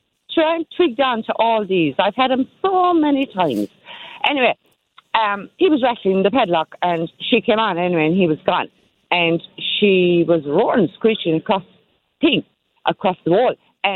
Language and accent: English; Munster, Ireland; accent: Kerry; I have all my Kerry accent out today.